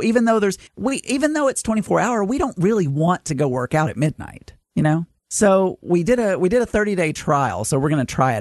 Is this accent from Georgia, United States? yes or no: no; Arkansas, United States; I grew up in South Arkansas. We had no bunnies.